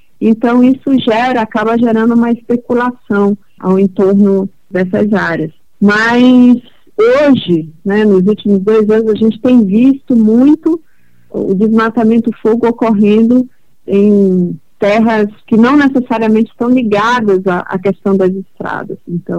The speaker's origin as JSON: {"language": "Portuguese", "region": "Amazon", "country": "Brazil", "said": "nós estamos perdendo, né, como amazônidas. Como brasileiros, estamos perdendo"}